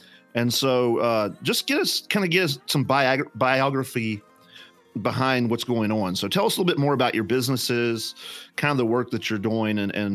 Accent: West Virginia, United States; When I grew up, Matt, I grew up in West Virginia, and in not the poorest of poor, but I wore Air Jordache to school

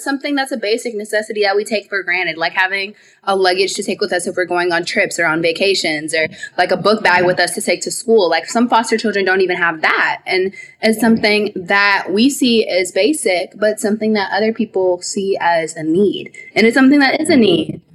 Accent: Chicago, Illinois, United States; now in Atlanta, United States; I'm currently in Atlanta, Georgia, but I'm originally from Chicago.

